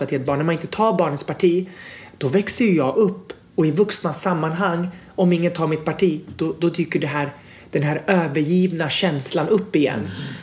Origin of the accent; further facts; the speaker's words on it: Sweden; born there; Och sen föddes jag 89 på BB. Och sen så Ja, så jag är uppvuxen i en familj med en mamma, pappa, storebror och stora syster.